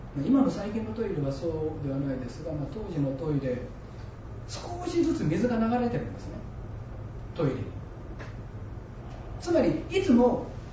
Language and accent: Japanese; Komatsushima, Tokushima, Japan; 私も小松島出身です。